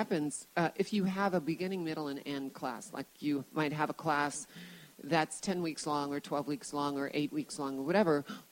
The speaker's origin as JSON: {"language": "English", "town": "New Orleans", "region": "Louisiana", "country": "United States", "tie": "born or raised there", "said": "And New Orleans is my hometown, so anytime I get a gig there, I'm jumping up and down, and I'm really excited because I get to go home and eat good food."}